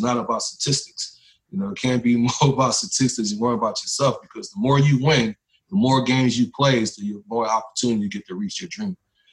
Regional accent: Philadelphia, Pennsylvania, United States; coming from where I come from South Philadelphia, you know, and I come from the inner city

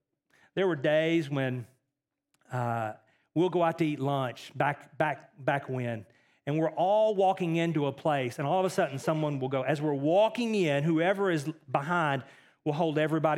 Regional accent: Texas, United States; I am from Texas, so this gives me a little bit of a room here.

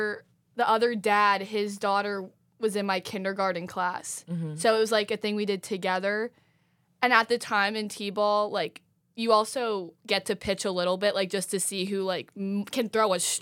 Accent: East Coast, United States; I'm from the East Coast, so I knew what Lehigh was.

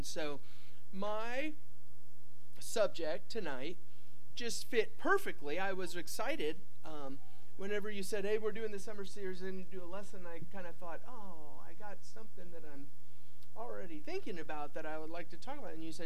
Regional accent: Kansas City, Missouri, United States; I've got to say, I'm from Kansas City. I'm from Kansas City. And do you see what I've done? I told you where I came from. This is where I was born. This is where I'm from.

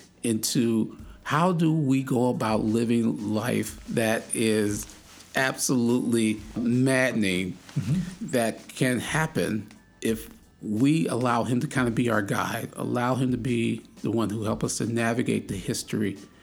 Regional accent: Chicago, Illinois, United States; It's different because when I was growing up in Chicago, when Martin Luther King was killed in 1968, my city of Chicago went up in flames.

